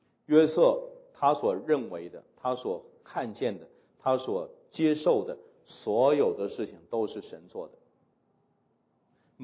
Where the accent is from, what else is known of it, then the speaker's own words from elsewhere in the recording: China; 我们中国人有句成语啊，叫做以小人之心，是吧？